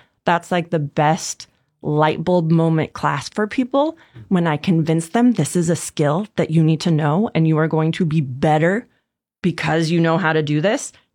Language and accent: English; Washington, United States; So, again, I grew up in Washington State. I love the mountains.